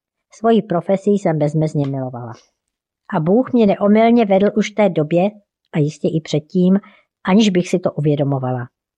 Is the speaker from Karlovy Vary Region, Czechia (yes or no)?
no; Prague, Czechia; born there; Evangelická církev metodistická. Narodila jsem se v roce 1964 v Praze.